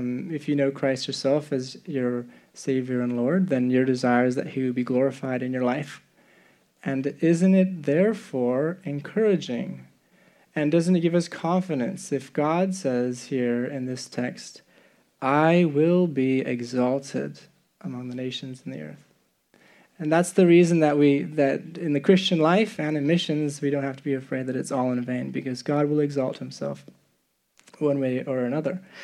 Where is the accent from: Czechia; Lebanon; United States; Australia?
Czechia; And yeah, I grew up in the Czech Republic, and there's a great need there.